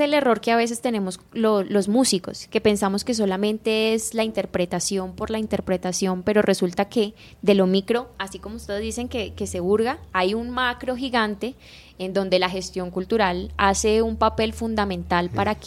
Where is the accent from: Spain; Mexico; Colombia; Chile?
Colombia; voy a tocar cosas de mi tierra, ¿sí? Uh-huh. De compositores colombianos